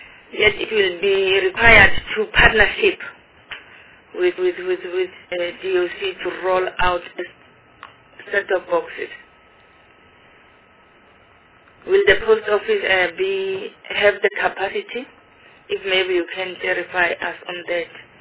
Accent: Mpumalanga, South Africa; I'm from Mpumalanga. My constituency is Hazyview, the rural area.

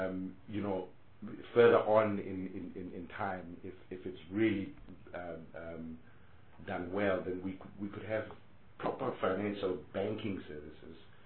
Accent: Free State, South Africa; I come from the Free State, which is extremely inactive within film, television, and theatre.

